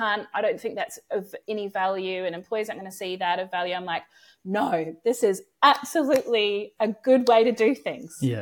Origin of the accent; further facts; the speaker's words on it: New Zealand; moved away as an adult; I'm a Kiwi. I wanted to do my OE or overseas experience. So when I was 21, I moved to the UK along with everybody else.